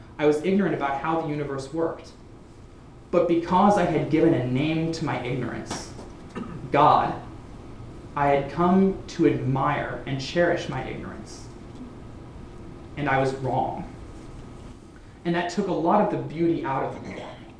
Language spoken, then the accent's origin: English; Arkansas, United States; I grew up in Arkansas where there was no light pollution, and I could lay out every night under the stars